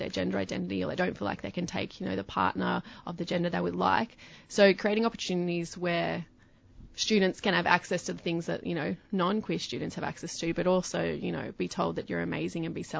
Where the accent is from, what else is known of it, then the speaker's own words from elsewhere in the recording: Canberra, Australian Capital Territory, Australia; I grew up in Canberra, and if I knew a woman who identified as gay, they pretty much never were femme.